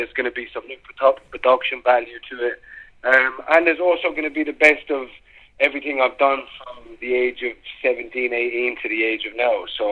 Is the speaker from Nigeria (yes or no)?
no; New Ross, County Wexford, Ireland; now in London, United Kingdom; I was born in London to an Irish family. I was raised from the age of 4 in a small town in New Ross, County Wexford, in the south of Ireland. And I've been back living in London now for just over 10 years.